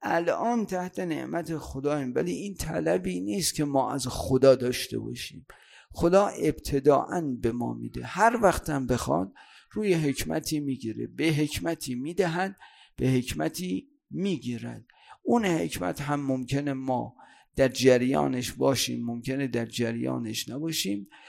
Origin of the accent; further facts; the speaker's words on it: Iran; ما تو این سرزمین زاده و بزرگ شدیم و او توی جای دیگه